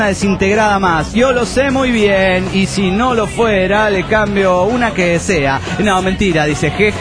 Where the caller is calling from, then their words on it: Córdoba, Argentina; desde Córdoba, capital